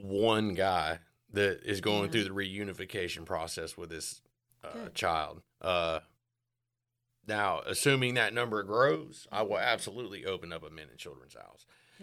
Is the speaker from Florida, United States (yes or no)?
yes; Fort Walton Beach, Florida, United States; I'm actually from Fort Walton Destin.